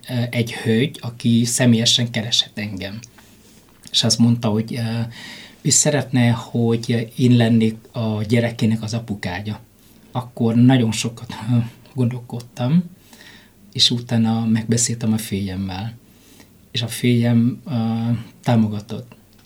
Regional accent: Vietnam; moved away as an adult; now in Hungary; én 20 éve ezelőtt Vietnámból jöttem ide, a tanulás miatt kaptam az ösztöndi lehetőséget Vietnámban.

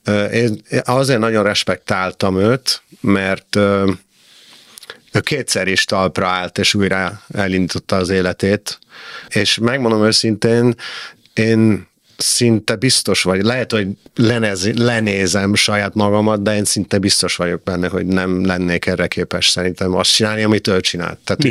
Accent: Florence, Tuscany, Italy; born there; Hungarian is a second language; a 70-es években költözött vissza Európába, Olaszországba, Firenzébe, ahol én születtem

